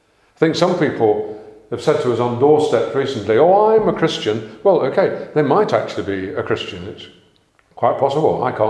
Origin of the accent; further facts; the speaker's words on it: United Kingdom; I mean, we are British, aren't we? Every single one of us is British to the core.